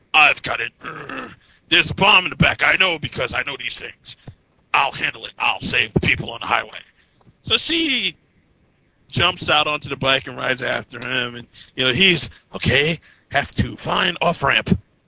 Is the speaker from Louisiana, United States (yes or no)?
no; New York, United States; Now, I don't know about you, but I'm a New Yorker